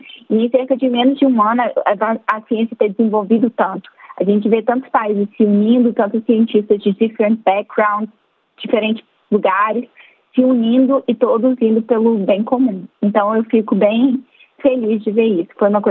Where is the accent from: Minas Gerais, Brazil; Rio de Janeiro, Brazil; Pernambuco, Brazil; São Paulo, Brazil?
Minas Gerais, Brazil; Belo Horizonte; moved away as an adult; also born or lived in Montes Claros; now in United States; Então, eu sou de Minas Gerais, eu sou de uma cidade que chama Montes Claros, mas eu cresci em Belo Horizonte. Eu, na verdade, já estou nos Estados Unidos há 5 anos.